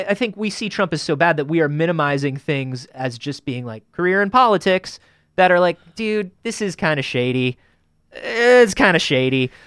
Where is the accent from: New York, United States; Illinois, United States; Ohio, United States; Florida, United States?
Florida, United States; I grew up in Florida. I have family in Louisiana, Alabama, like every.